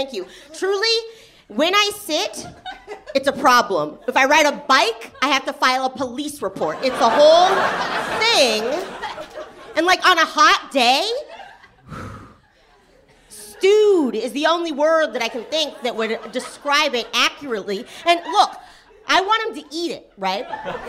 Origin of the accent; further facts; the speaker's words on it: the South, United States; I'm from the South where they want like our vaginas accessible to God or something.